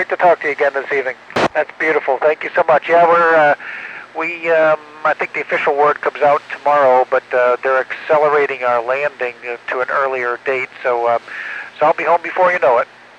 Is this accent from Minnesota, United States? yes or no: no; Binghamton, New York, United States; born there; that's exactly where I was born in Binghamton, and my mom and dad lived to the east of there in a little town called Windsor, not too far to the east, heading towards the Catskills